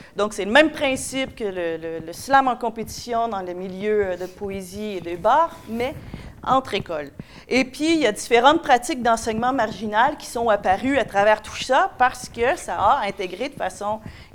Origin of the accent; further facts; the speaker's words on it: Quebec, Canada; Chez nous, au Québec, ça fait partie des prescriptions officielles depuis 2009.